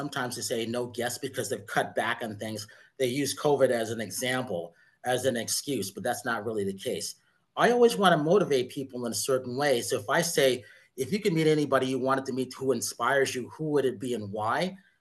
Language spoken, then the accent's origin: English; Connecticut, United States; which in New York, and I grew up in Connecticut